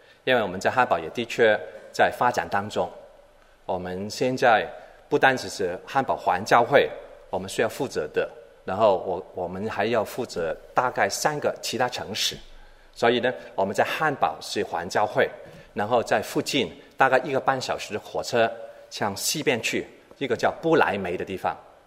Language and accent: Chinese; Hong Kong; also born or lived in England; 我跟师母是我们是香港土产，我们在香港出生，小学中学大学在香港做毕业